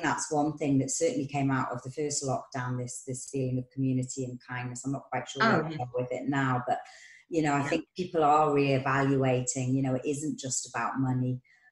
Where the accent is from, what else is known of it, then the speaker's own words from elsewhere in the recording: Newcastle, North East England, United Kingdom; my folks are up in Newcastle. I'm from Newcastle